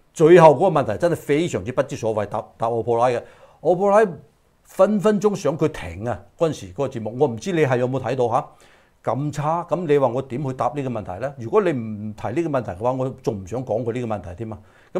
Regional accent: United States; 因為我係美國人，我有責任咧係講出真相

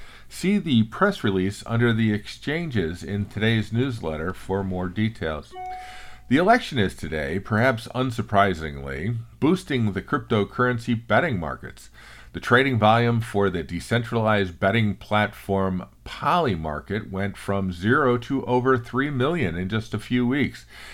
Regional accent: Illinois, United States; my home state of Illinois

